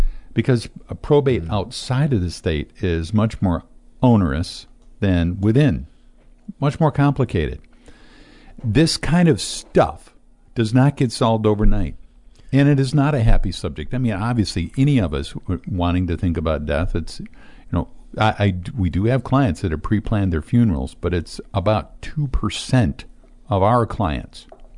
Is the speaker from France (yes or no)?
yes; France; accent: French; English is a second language; My French accent here, I can't help it, you know.